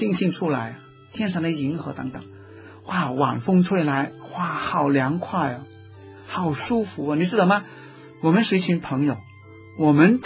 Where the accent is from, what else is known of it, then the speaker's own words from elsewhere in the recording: Tai O, Hong Kong; 我家小的时候，住在大澳那个乡下，那里没有自来水，没有公路，没有电，什么都没有。